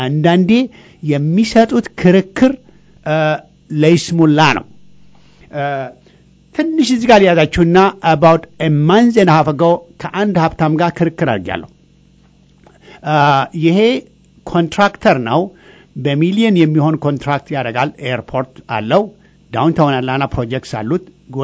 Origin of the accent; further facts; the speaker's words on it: United States